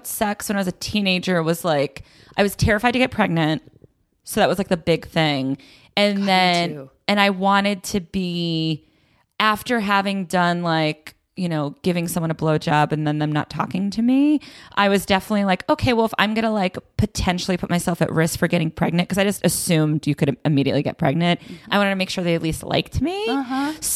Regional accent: Belmont, Massachusetts, United States; Belmont, Massachusetts. Okay. So like right outside of Boston.

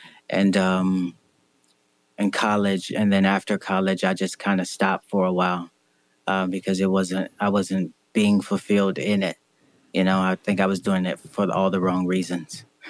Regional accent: Winter Garden, Florida, United States; I grew up in Florida. I'm from a small town called Winter Garden, Florida, just outside of Orlando

